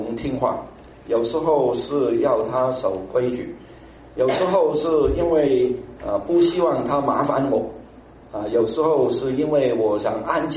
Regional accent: Hong Kong; 因为我是香港来的，所以我很注意香港的新闻

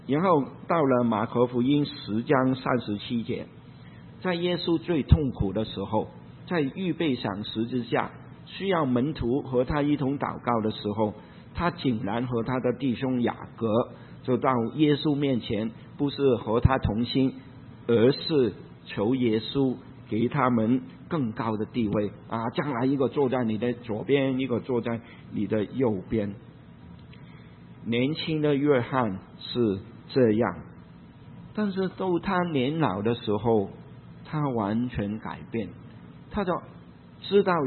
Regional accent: Hong Kong; 在我香港长大的时候

